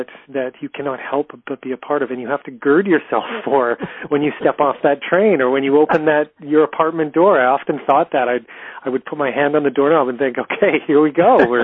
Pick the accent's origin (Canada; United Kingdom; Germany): Canada; now in New York, United States; I was endlessly made fun of for being a Canadian by various New Yorkers, but I realized that would probably be my identity at the end of it.